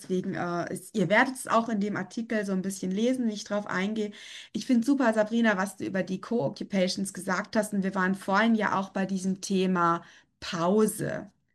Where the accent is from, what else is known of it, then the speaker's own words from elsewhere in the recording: Switzerland; Ich komme ja aus der Schweiz und ich höre aus der Schweiz zu.